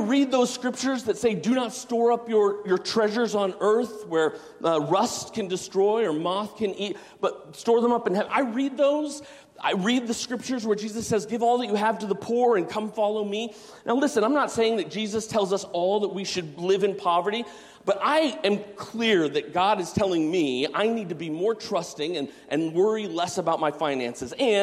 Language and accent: English; Arizona, United States; I'm in Arizona. You know, I grew up in Arizona, and we were on the front lines of the charter school movement.